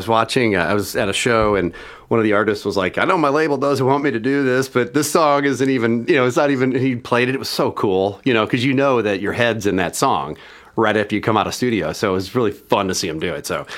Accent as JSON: {"language": "English", "town": "St. Louis", "region": "Missouri", "country": "United States", "tie": "born or raised there", "said": "I'm from St. Louis, Missouri. Been there my whole life."}